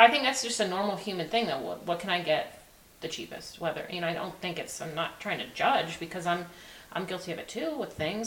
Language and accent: English; Pittsburgh, Pennsylvania, United States; I mean, I grew up in a city. I'm from Pittsburgh. So, like, this whole, like, lifestyle was not, you know, I didn't start with that.